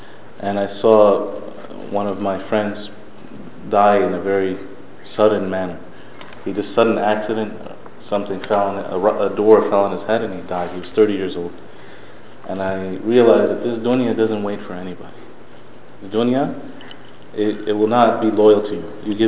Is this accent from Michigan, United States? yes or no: no; New York, United States; also born or lived in Australia; I grew up here in the United States, in New York. and I was born in Australia, and I studied here with some imams in New York State